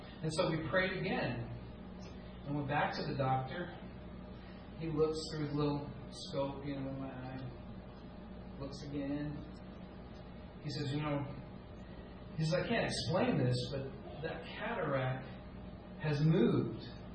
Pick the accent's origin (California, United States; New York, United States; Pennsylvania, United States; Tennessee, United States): California, United States; Long Beach; born there; So, I was born in Long Beach, California in 1964.